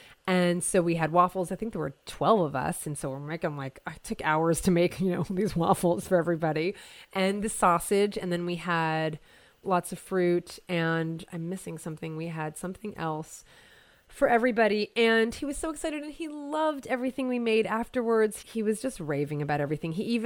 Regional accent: New Jersey, United States; now in California, United States; Now, I've been in California for over 16 years. Many of you know that I was raised in New Jersey, and I've been here for 16 years, very intentionally, very happily.

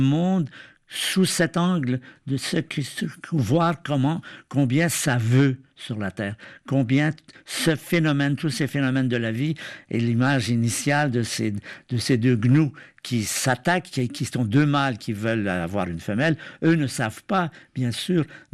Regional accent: Canada; Moi, je me souviens, quand j'étais enfant au Canada

